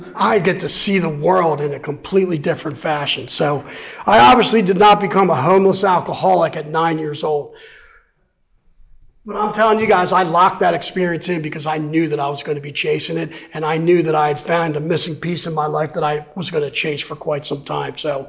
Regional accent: Wilmington, Delaware, United States; moved away; also born or lived in Greenville, South Carolina / Atlanta, Georgia; So I'm from Wilmington, Delaware, removed to Greenville, South Carolina, in Atlanta in her car, DUI.

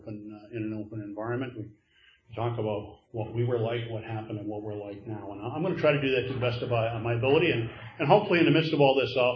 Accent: Maine, United States; I'm from Maine, so that's kind of where the story starts. I'm from rural Maine. My dad was a college professor, and I grew up out in the country

